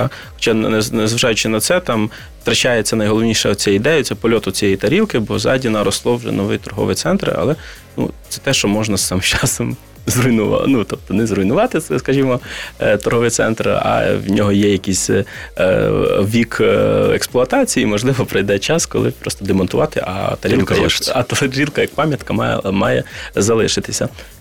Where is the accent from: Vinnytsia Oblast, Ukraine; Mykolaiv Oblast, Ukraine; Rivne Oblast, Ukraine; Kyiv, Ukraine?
Vinnytsia Oblast, Ukraine; Vinnytsia; в місті Вінниці, в моєму рідному місті.